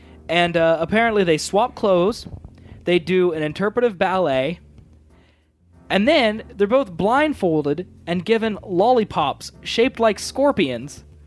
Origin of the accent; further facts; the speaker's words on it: United States; I call them Sugar Rush because I'm American and my mouth doesn't do weird noises.